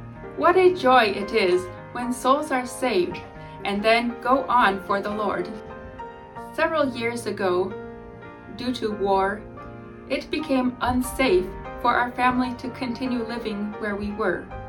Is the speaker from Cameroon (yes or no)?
yes; Cameroon; waiting to catch my first glimpse of the village of Sabka that would be our new home. It was exciting growing up in Africa.